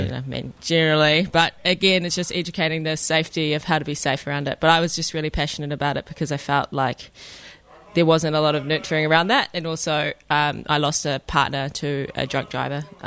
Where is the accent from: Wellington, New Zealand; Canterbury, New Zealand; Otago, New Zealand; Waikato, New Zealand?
Otago, New Zealand; Queenstown; Because we grew up in Queenstown